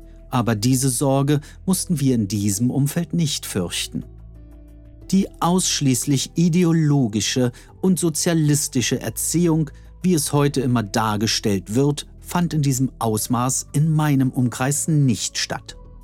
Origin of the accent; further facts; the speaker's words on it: East Germany, Germany; Ich bin in der DDR geboren und aufgewachsen. Erst meinen 20. Geburtstag feierte ich in einem neuen, in einem vereinten Deutschland.